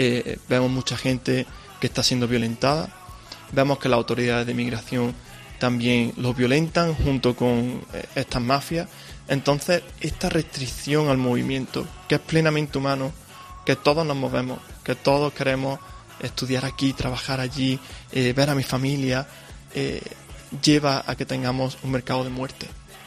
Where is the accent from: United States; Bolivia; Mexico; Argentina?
United States; El Paso, Texas; De donde yo vengo, en El Paso, hemos tenido un récord de muerte el año pasado y este año vamos camino de batirlo.